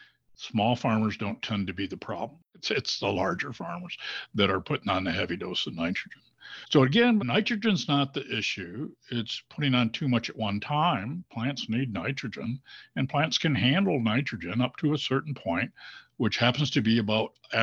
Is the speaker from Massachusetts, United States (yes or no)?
no; Michigan, United States; that water comes from my neighborhood that I grew up in the Thumb.